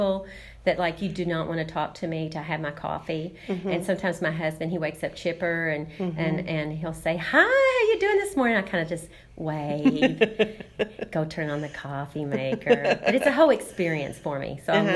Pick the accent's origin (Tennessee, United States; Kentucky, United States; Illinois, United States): Kentucky, United States; Owensboro; I was from Owensboro, Kentucky